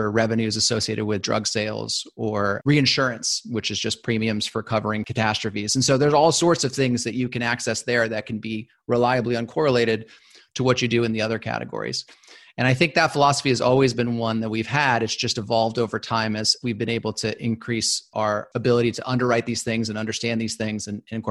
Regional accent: Los Angeles, California, United States; And I said, well, you know, I grew up in Los Angeles. I've been trying to make that case for years.

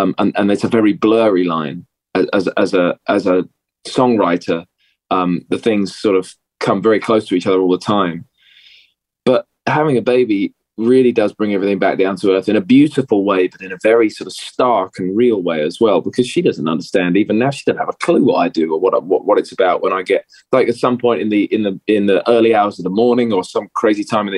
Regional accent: Hitchin, East of England, United Kingdom; if there's a center point right in the middle, that's where we're from. It's called Hitchin. There's about 30,000 people there.

